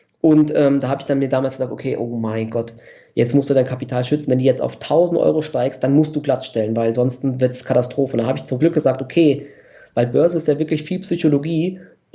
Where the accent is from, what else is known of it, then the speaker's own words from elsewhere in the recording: Offenbach, Hesse, Germany; born there; also aus der Umgebung von Frankfurt. Ich bin in Offenbach geboren. Das ist ja eigentlich so die verhasste Nebenstadt. Aber jetzt aktuell wohnen wir in Frankfurt